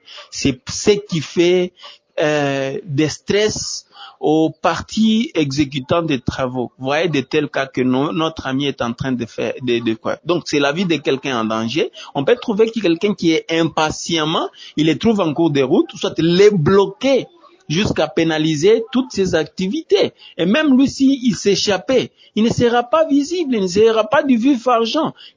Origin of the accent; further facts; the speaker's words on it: DR Congo; les situations qui se passent ici chez nous au Congo